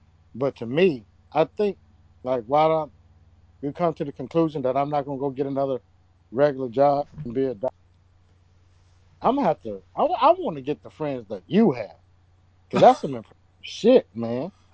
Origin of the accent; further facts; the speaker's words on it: Texas, United States; No, man, I'm from Texas.